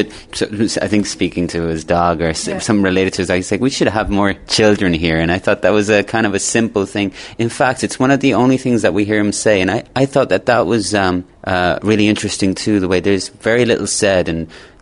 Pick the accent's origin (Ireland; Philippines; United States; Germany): Ireland; I live, you know, I grew up in Ireland